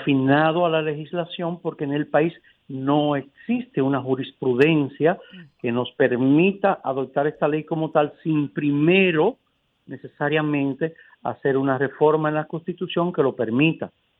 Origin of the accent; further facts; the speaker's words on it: Santiago de los Caballeros, Santiago, Dominican Republic; yo soy santiaguero, cibaeño. Y en el Cibao utilizamos un término